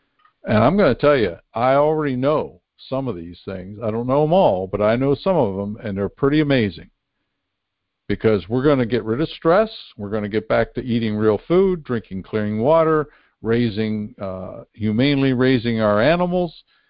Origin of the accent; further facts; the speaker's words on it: United States; I grew up in Amish country, got along with the Amish people very well